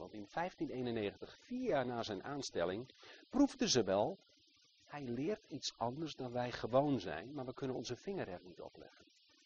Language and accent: Dutch; Netherlands; Het gebeurt toevallig in Nederland, ik ben Nederlander, maar het is niet dat ik mijn voorkeur daarna uitga.